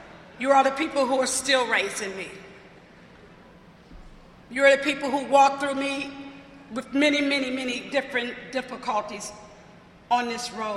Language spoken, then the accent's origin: English; Washington, District of Columbia, United States; I come from the Washington, D.C. area, come from a family of about seven family members